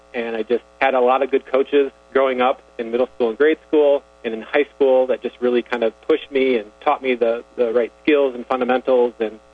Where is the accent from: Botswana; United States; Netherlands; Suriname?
United States; Sioux Center, Iowa; I mean, I grew up in Sioux Center, so I obviously knew Dort College very well.